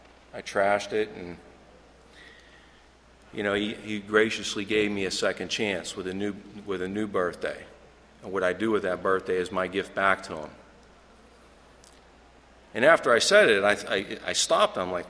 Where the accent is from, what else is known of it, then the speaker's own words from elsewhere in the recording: Pennsylvania, United States; The area I'm from is Laurel Mountain Highlands area. It's up in north central Pennsylvania.